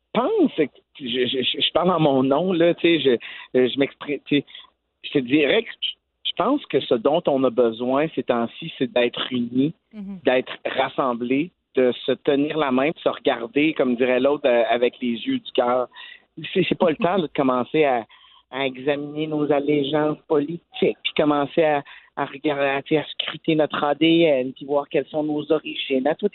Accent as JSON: {"language": "French", "region": "Quebec", "country": "Canada", "said": "Je suis comme fier de dire, hey, le fait français, le Québec, on existe, on est entendu de la Colombie-Britannique jusqu'à la Maritime."}